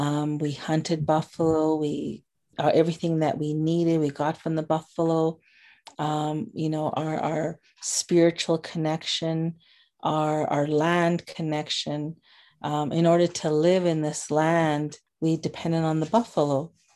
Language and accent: English; Saskatchewan, Canada; I'm from Wiper First Nations. It's a First Nations that's in the southeast corner of Saskatchewan.